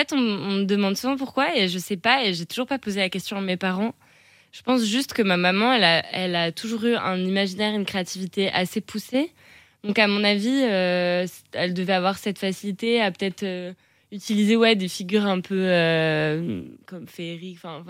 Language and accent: French; Île-de-France, France; J'ai grandi en région parisienne avec mes parents et mes frères dans un environnement très agréable.